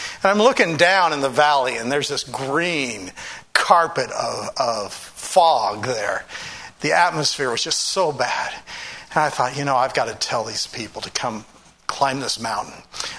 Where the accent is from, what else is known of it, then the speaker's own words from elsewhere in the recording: United States; a Russian military camp, and I'm American.